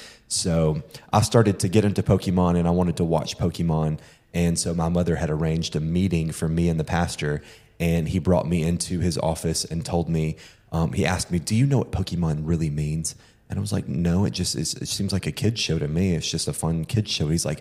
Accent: Pine Bluff, Arkansas, United States; You know, I grew up in the Assemblies of God Church. The first church that I went to was Prayer and Praise Fellowship Assembly of God Church. So it was another long name church, and it was in Pine Bluff, Arkansas.

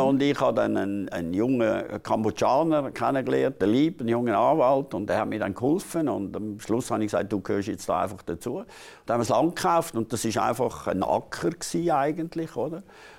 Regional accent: Switzerland; Wir kommen aus der Schweiz

